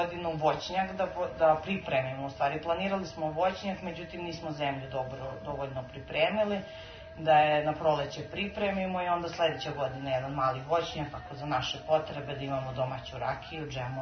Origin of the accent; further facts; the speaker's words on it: Lika-Senj County, Croatia; ja sam rodom inače Ličanka